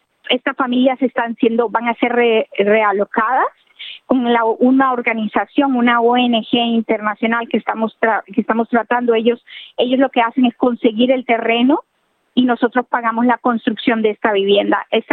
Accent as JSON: {"language": "Spanish", "country": "Honduras", "lives_now": "Australia", "said": "nosotros como hondureños nos hemos unido para poder hacer esta recolecta"}